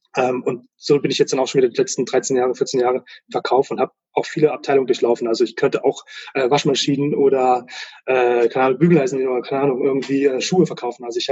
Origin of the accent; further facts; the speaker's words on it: Bad Hersfeld, Hesse, Germany; now in Munich, Germany; Bad Hersfeld, das ist in der Nähe von Fulda. Genau, da habe ich dann vor 20 Jahren meine Lehre gemacht und bin ich auch eine Zeit lang gewesen.